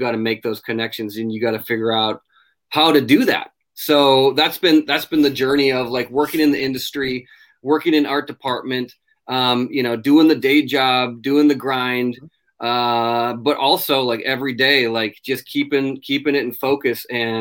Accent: Minnesota, United States; Well, I'm originally from Minnesota.

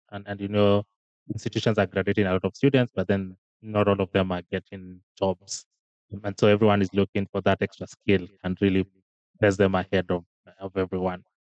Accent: Kenya; So I've born and bred in Kenya and gone through the whole public education system.

